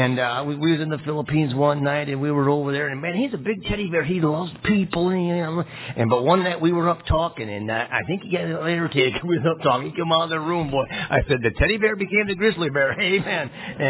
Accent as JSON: {"language": "English", "region": "Texas", "country": "United States", "said": "I'm from Texas. We don't get it very often down there, thank God."}